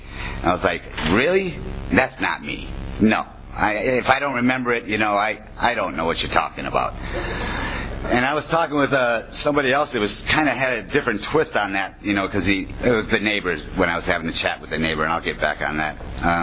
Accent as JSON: {"language": "English", "region": "Wisconsin", "country": "United States", "said": "I'm from Wisconsin. Wisconsinites don't like Illinois people."}